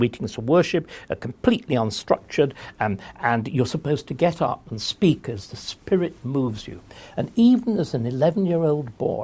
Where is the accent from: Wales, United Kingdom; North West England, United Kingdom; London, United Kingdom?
North West England, United Kingdom; Kendal; I was inoculated against this growing up in Kendal. My parents, although they were working class, were members of one of these extraordinary religious sects. They were Quaker.